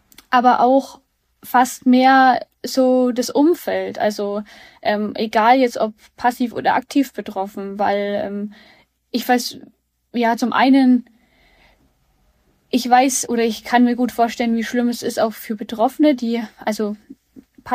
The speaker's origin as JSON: {"language": "German", "town": "Hof", "region": "Bavaria", "country": "Germany", "said": "am 30. April wird die Premiere in Hof sein, also hier, wo ich herkomme."}